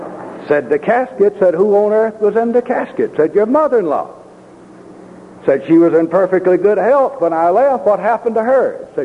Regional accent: Alabama, United States; He mentioned the fact that I'm from Alabama.

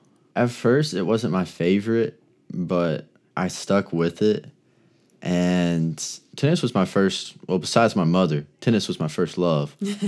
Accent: Birmingham, Alabama, United States; I was born in Birmingham. My dad's from Anniston. My mom's from Kansas. But all of my life, we've lived in Birmingham.

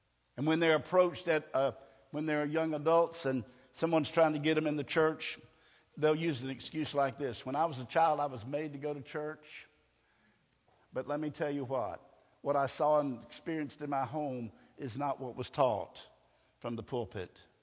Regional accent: United States; I'm an American, believe me, and I'm proud to be an American, but I'm not proud of what America has become.

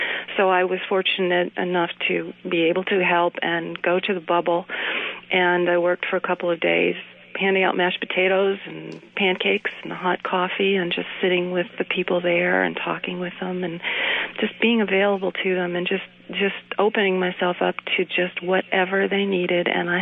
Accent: New Jersey, United States; and I grew up near there in New Jersey, and it was the city where every teenager went every weekend

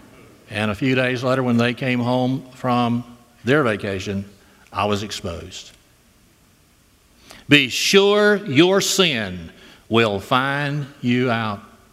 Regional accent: Florella, Florida, United States; Beach, just 45-minute drive from my hometown, Florella.

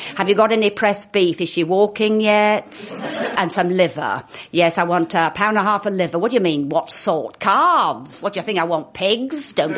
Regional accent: Hull, Yorkshire and the Humber, United Kingdom; And growing up in Hull, such a funny place. And it's so funny that I should grow up in a place where the telephone was the only private system in England

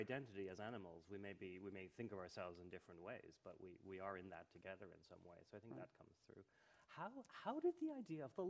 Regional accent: Dublin, Leinster, Ireland; Yeah, I grew up in Dublin

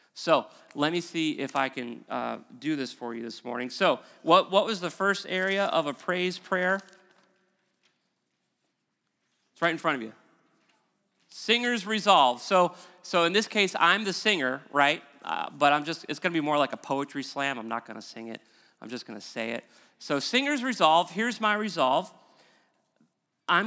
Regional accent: Preston, North West England, United Kingdom; I'm a stranger in my own hometown. I'm from Preston, but I haven't been here in a long time.

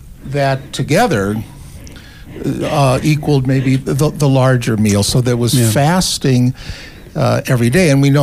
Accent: Ireland; Well, being Irish, I would like to say it's a solemnity. It is in Ireland.

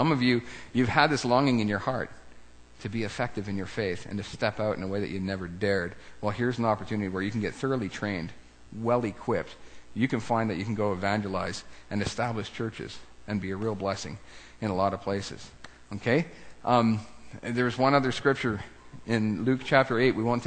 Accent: Ontario, Canada; No way, we're from Ontario.

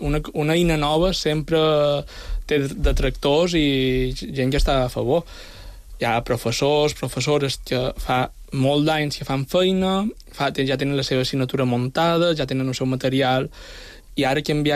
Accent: Balearic Islands, Spain; com a mallorquins podem estar orgullosos

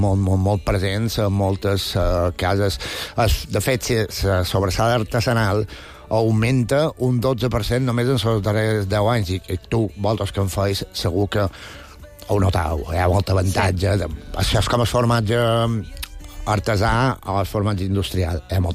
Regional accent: Palma, Balearic Islands, Spain; jo que som de Palma

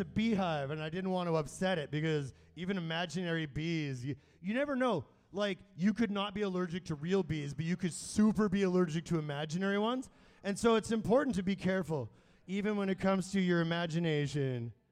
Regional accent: Winnipeg, Manitoba, Canada; I'm from St. V, and so I'm like, it's vitals to me, baby. Yeah, that I bet me being from St. Vital explains a lot.

